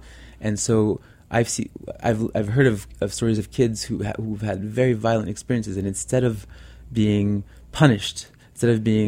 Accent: New York, United States; So, as a Frenchman, I mean, it's in my DNA to like cheesy music, but I must say, growing up in New York and you know, having that urban culture

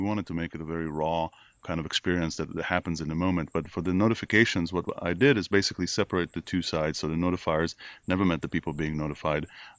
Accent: Israel; I'm from Israel.

